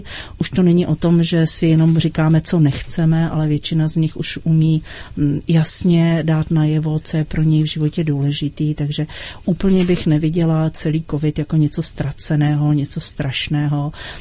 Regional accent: Plzeň, Plzeň Region, Czechia; moved away as an adult; co jsem se vzdálila z Plzně

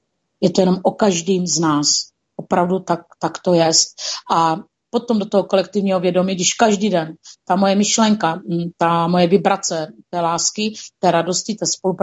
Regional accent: South Moravian Region, Czechia; pocházím kousek od Brna, od Pálavy, Jižní Morava.

